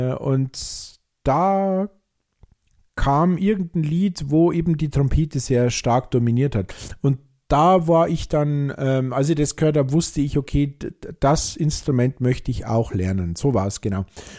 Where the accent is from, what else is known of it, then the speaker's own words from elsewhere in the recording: Seebahn, Germany; irgendwann mal ein Flügelhorn gekauft und habe dann im örtlichen Musikverein hier in Seebahn, das ist mein Heimatdorf